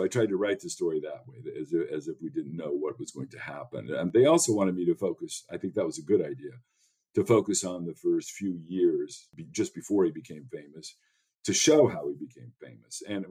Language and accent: English; California, United States; because I grew up in California and was sent on a mission, a Mormon mission, to Belgium when I was 19.